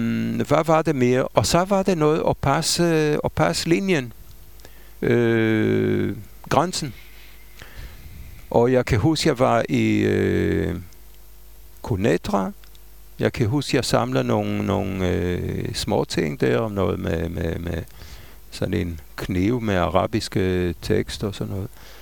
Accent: Jerusalem, Jerusalem District, Israel; altså jeg er fra Jerusalem

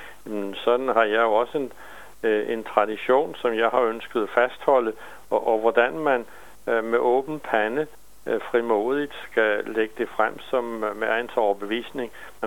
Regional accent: Bornholm, Capital Region of Denmark, Denmark; accent: Bornholmish; moved away; jeg kan godt snakke rigtig bornholmsk, selvom jeg er flyttet fra Bornholm for over 50 år siden, så mærker man stadig min dialekt.

